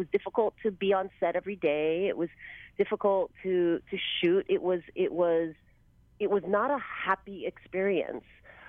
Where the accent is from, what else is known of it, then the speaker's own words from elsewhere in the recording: Hawaii, United States; use my experiences growing up in Hawaii.